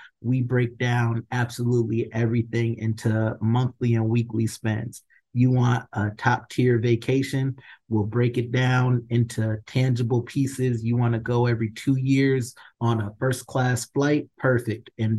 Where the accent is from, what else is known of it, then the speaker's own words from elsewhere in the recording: Connecticut, United States; I'm from Connecticut, so I did not see this many Black people in one place ever in my life. So it was a bit of a culture shock.